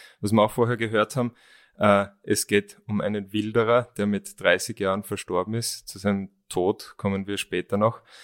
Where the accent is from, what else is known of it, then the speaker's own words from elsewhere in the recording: Graz, Styria, Austria; als Grazer, als Stadtmensch kennen wir da überhaupt nicht aus